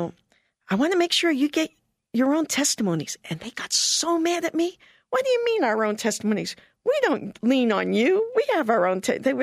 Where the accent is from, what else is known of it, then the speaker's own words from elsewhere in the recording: Brooklyn, New York, United States; But I was from Brooklyn. I didn't know better yet.